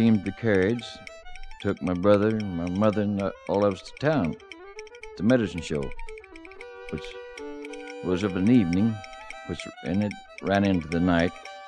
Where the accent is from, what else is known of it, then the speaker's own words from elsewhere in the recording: Bremen, United States; there was a medicine show came through Bremen, a little old town, as my hometown still is.